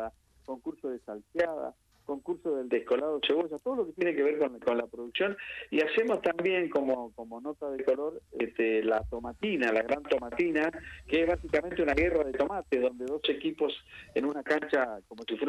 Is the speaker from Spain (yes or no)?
no; Argentina; Nosotros somos parte de la Argentina profunda.